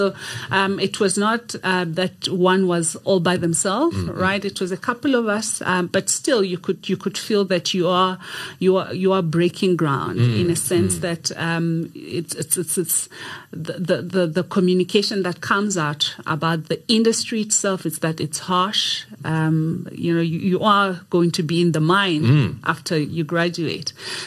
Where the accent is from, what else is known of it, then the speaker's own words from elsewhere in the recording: Venda, Limpopo, South Africa; I'm a girl from Limpopo. I grew up in Venda, did all my schooling there, primary, high school.